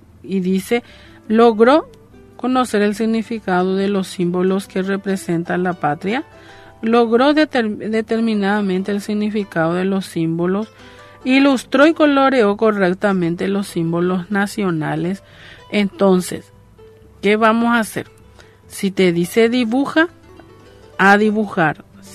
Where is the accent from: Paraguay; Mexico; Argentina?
Paraguay